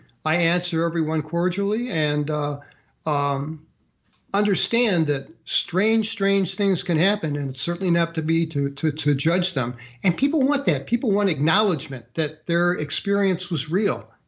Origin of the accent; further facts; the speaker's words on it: St. Louis, Missouri, United States; We were both city kids. I grew up in St. Louis, Missouri.